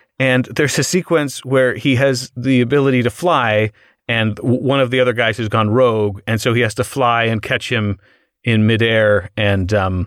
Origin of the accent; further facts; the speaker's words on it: United States; And as an American, the accents in it are just so delightful.